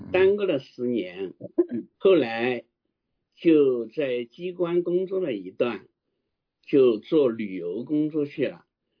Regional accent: Hunan, China; 我当时我老家是湖南的

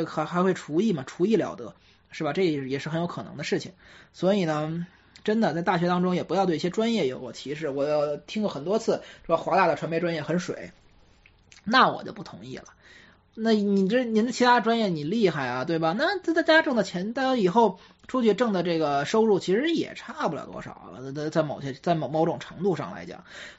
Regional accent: Beijing, China; 作为一个北京爷们儿，当然我认识很多北京爷们儿情感很细腻，但是我就属于那种北方的北京爷们儿

